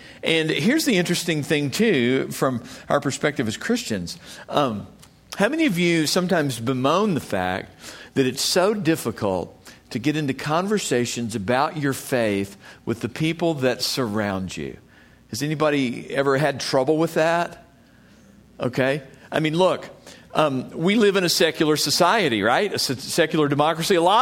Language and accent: English; United States; Well, I'm from the United States.